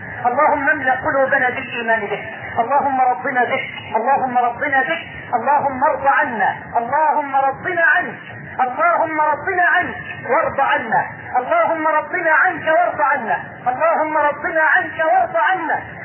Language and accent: Arabic; Egypt; اللهم اني اسألك ان تجعل بلدنا مصر واحدا للامن والامان